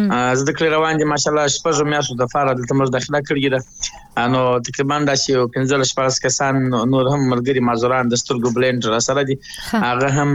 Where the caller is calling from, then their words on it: Karachi, Sindh, Pakistan; زه په کراچي کې یم